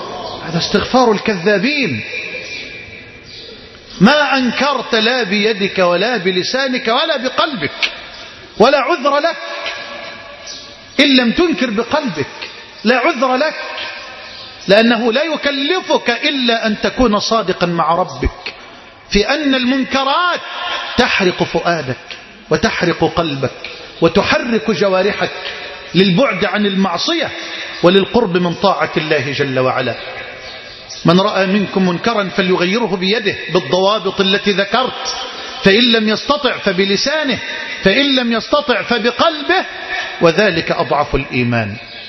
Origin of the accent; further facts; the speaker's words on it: Egypt; اللهم اجعل بلدنا مصر أمنا أمانا سخاء رخاء